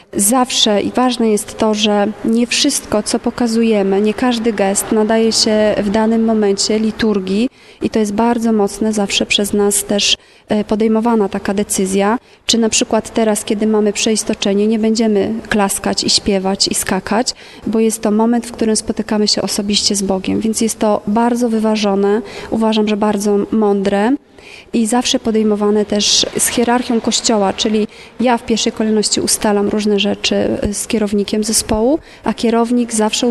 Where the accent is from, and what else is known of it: Łódź, Łódź Voivodeship, Poland